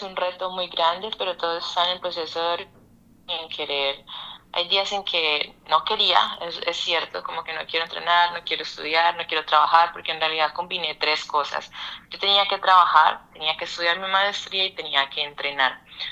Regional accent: Santander de Quilichao, Cauca, Colombia; yo nací en el Cauca, soy de Santander de Quilichao, llamo a mi departamento

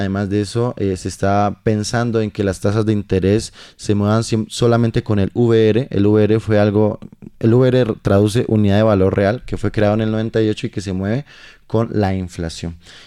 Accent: Colombia; los dueños, como es pública, pues somos todos los colombianos

